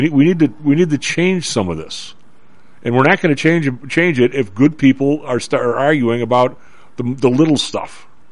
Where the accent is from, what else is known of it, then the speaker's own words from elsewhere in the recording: Chicago, Illinois, United States; Come on, we're from the South Side. That doesn't happen.